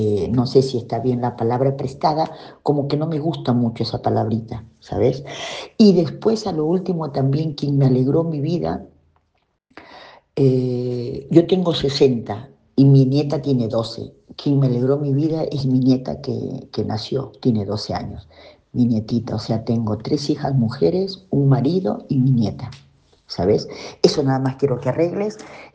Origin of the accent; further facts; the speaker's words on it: Peru; como soy peruana